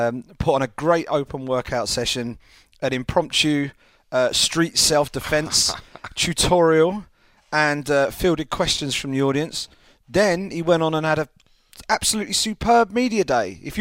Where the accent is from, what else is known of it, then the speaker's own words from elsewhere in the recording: England, United Kingdom; I'm an Englishman. I'm a British guy